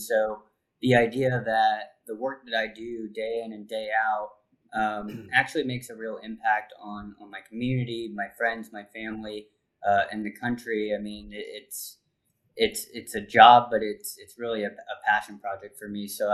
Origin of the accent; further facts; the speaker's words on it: Los Angeles, California, United States; moved away as an adult; now in Washington, United States; As someone that born and raised in Los Angeles, that moved out here, you know, 5-6 years ago, across the country